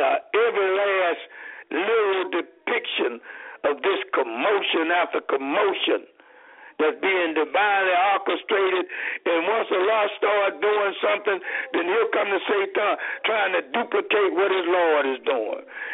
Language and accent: English; Missouri, United States; But I'm still reflecting on Missouri, where Michael Brown was killed, and I'm from Missouri.